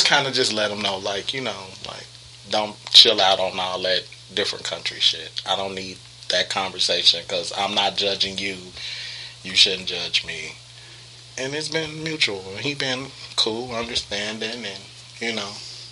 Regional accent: United States; don't think just because I'm American I don't know shit.

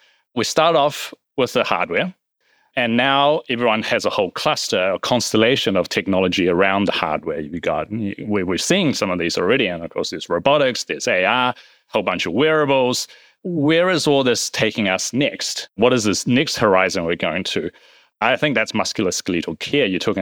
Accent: New Zealand; I'm from New Zealand.

